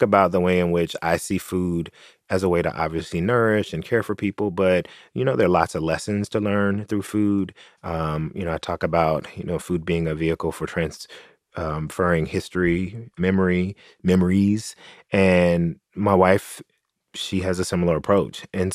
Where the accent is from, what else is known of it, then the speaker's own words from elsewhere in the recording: Tennessee, United States; to give a shout out to my home state of Tennessee.